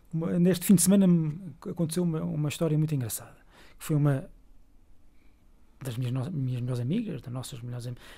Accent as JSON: {"language": "Portuguese", "region": "Viseu", "country": "Portugal", "tie": "born or raised there", "said": "Porque eu vivi, cresci em Viseu, ainda grande parte da minha base familiar é lá, e portanto, boa parte, por cima agora na pandemia, concentrei-me muito, sempre nos lockdowns em Viseu. Portanto, eu sou de Viseu, andei na escola pública."}